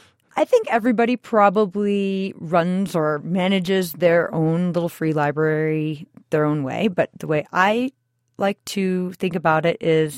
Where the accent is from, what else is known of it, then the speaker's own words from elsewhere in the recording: Madison, Wisconsin, United States; now in Boulder, United States; Yes. I moved from Madison, Wisconsin in August of 2011 to Boulder, and I brought my little free library with me.